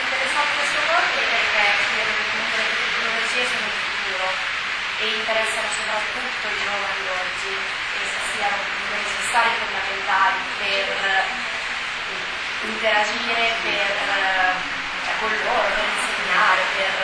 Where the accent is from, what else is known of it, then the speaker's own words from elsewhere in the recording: Perugia, Umbria, Italy; Vengo da Perugia e mi sono laureata a Firenze in lingua straniera.